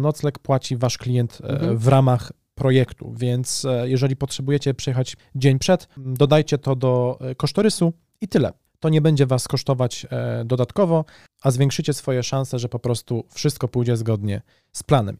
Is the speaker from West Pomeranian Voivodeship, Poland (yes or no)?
yes; Szczecin, West Pomeranian Voivodeship, Poland; z racji tego, że jesteśmy ze Szczecina.